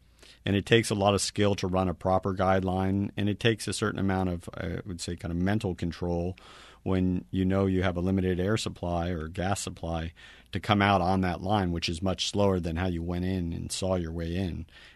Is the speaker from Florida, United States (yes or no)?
yes; Miami, Florida, United States; You know, I grew up in Miami, my kind of ancestral village, and we're surrounded by water.